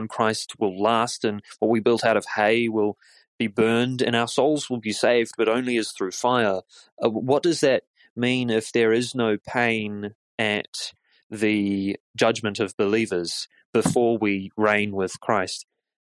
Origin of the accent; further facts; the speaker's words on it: New Zealand; from New Zealand